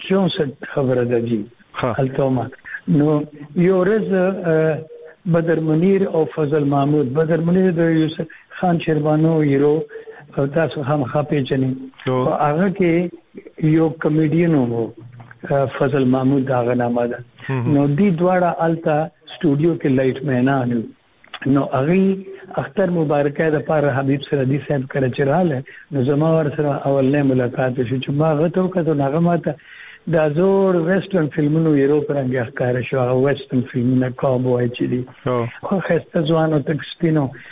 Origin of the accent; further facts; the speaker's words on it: Peshawar, Khyber Pakhtunkhwa, Pakistan; زه جی خاص د پېښور یم.